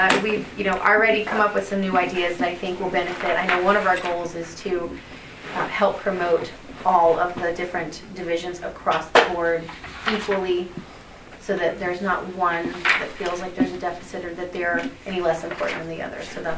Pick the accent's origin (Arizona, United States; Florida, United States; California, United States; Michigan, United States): Florida, United States; Ocala; So I'm from Ocala originally, and from there, went to the University of Florida, went to Webster University for my master's degree.